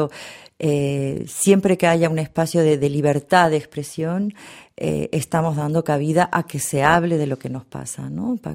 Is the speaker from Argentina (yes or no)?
yes; Argentina; Yo soy argentina, entonces también hay algo ahí que inmediatamente me implica